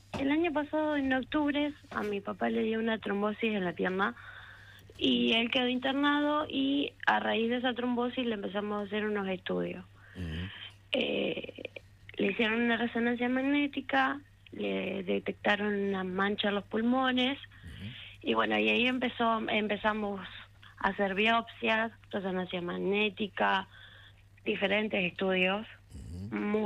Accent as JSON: {"language": "Spanish", "town": "Lobos", "region": "Buenos Aires Province", "country": "Argentina", "said": "Nosotros somos de Lobos, sí."}